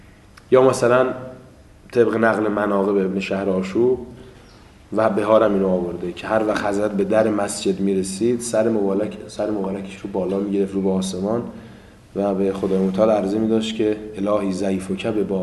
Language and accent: Persian; Iran; چون ما ایرانی هستیم